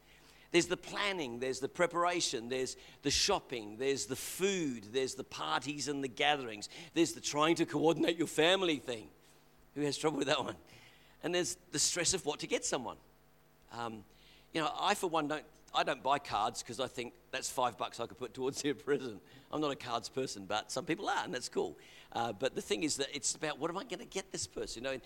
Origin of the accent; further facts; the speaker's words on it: England, United Kingdom; I have very fond memories of Christmas growing up in England.